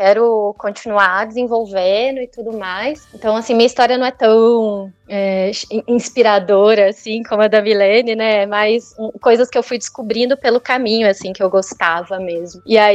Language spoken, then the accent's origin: Portuguese; Itajubá, Minas Gerais, Brazil; Bom, eu morei na minha infância, adolescente inteira em Itajubá, que é uma cidadezinha pequenininha, mas ela tem várias faculdades, então tem faculdade de medicina, de engenharia, de enfermagem, ela é bastante universitária, assim.